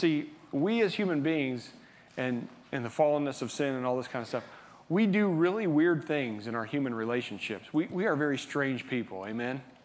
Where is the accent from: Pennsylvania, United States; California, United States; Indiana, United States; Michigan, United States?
Indiana, United States; I'm from Indiana.